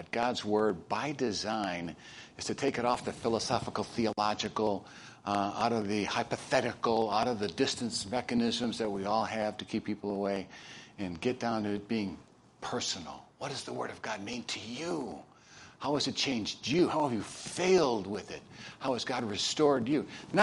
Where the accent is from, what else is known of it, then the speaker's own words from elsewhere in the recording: Chicago, Illinois, United States; also born or lived in East Texas / Dallas-Fort Worth; I am from Chicago, so don't worry about it. Kind of comes naturally.